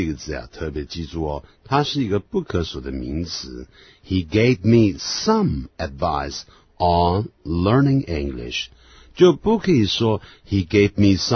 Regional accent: China; 因为我们在学英文的时候，我们中国人最大的毛病就是害怕呢犯错啦

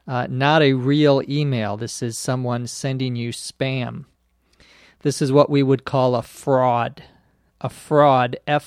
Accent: Minnesota, United States; There's a company back in my home state of Minnesota that makes a type of, it's a ham, meat from a pig, a ham, but it's in a can, and it's called spam

